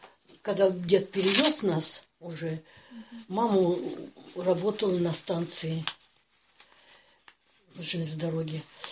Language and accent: Russian; Konovalova, Kemerovo Oblast, Russia; born there; Родилась я в Кемеровской области, Беловский район, Коновалова деревня.